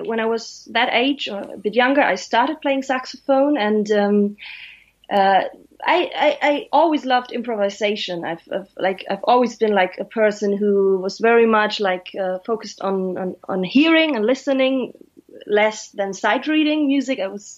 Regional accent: Speyer, Rhineland-Palatinate, Germany; I grew up in the southwest of Germany. It's like the federal state Rhineland-Palatinate, like really west of Germany. And it's a small town where I'm from, called Speyer, with a really big cathedral.

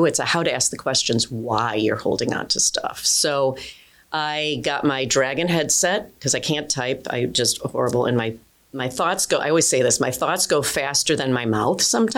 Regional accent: Illinois, United States; also born or lived in Chicago; I was born in Chicago, Illinois, actually raised in the suburbs, moved down to Chicago when I was about 20.

